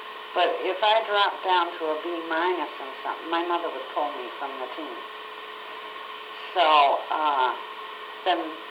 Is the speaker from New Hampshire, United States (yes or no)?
yes; Bethlehem, New Hampshire, United States; now in Needham, United States; I was born in Littleton Hospital in 1928.